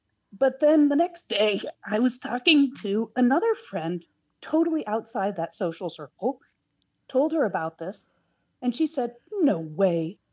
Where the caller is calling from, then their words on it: Portland, Oregon, United States; And I'm calling from Portland, Oregon.